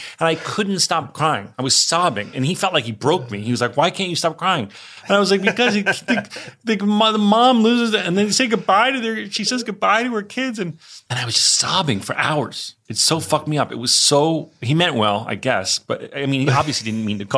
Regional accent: New Jersey, United States; So I grew up in North Jersey, about 45 minutes outside of Manhattan

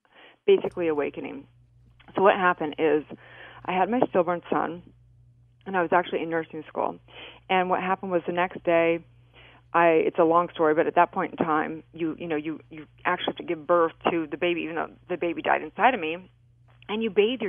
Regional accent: California, United States; because I had heard, you know, growing up in California, it was kind of like a bad word.

